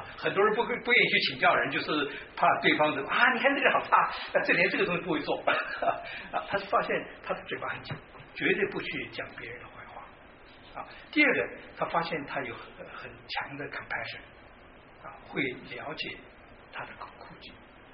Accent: Taiwan; also born or lived in China; 我虽然是在大陆出生，在台湾长大，其实我想这海峡两岸三地的想法其实都差不多的

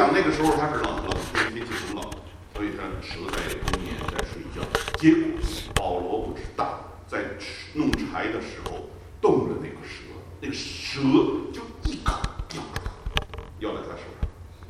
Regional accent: northern China, China; 这个我是北方人啊，北方人我们那儿很少有蛇的

